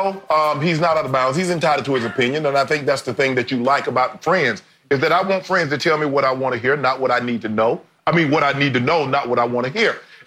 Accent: Glennville, Georgia, United States; Skip, you know, Mel grew up in Lyons, Georgia. I grew up in Glenville. We're about 30 miles apart from each other

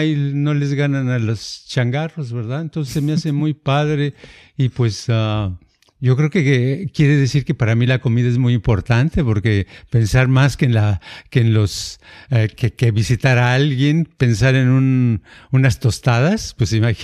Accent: Jalisco, Mexico; born there; en el pueblito donde yo nací, ahí toda la gente tiene la fama de que todos son taqueros.

